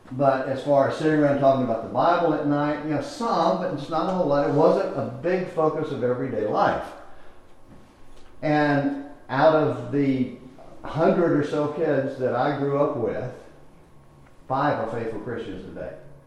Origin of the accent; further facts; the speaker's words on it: Lindale, United States; one that just happened to have a conversation about my hometown, which is where he lives and preaches now, at the congregation where I grew up.